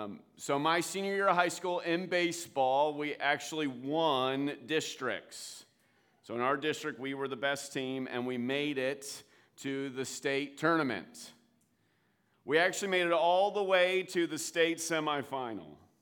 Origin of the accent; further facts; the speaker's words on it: Hershey, Pennsylvania, United States; My senior year of high school, so I grew up in Pennsylvania. Any Pennsylvanians in the house? Let's go, Pennsylvania. Yeah, all right. I grew up in the Hershey area, Chocolate Town, USA.